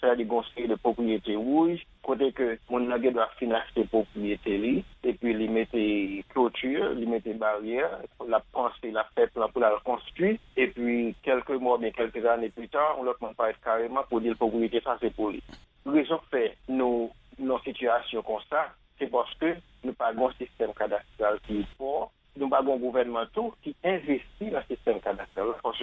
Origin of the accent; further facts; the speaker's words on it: Haiti; Donc, vous êtes capable de ou même tout en tant qu'haïtien, vous pas finir sûr si vous voulez investir dans le pays